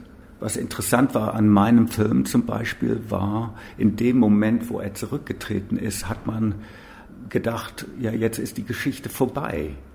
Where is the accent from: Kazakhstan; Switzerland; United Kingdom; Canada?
United Kingdom; England; Ich komme aus England, bin kirchenfern, atheistisch.